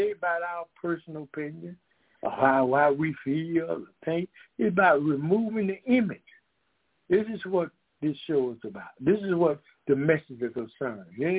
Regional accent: Decatur, Georgia, United States; I'm from Decatur, Georgia.

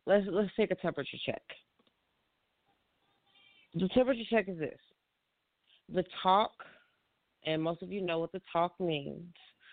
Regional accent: Chicago, Illinois, United States; So, you all know I'm from Chicago, and I made a trip to check on my mom and my mother-in-law and my family that lives in Chicago and the surrounding areas.

